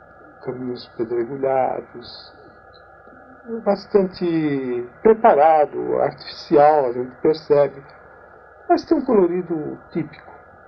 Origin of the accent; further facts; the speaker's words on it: São Paulo, Brazil; Eu fui criado e nasci aqui em São Paulo e tenho que viver nessa turbulência. Porque eu morei em Sorocaba, trabalhando lá.